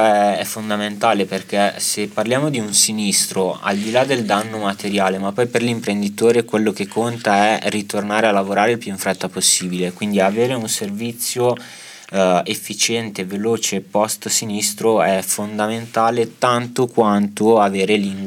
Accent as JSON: {"language": "Italian", "region": "Lombardy", "country": "Italy", "said": "Io sono brianzolo"}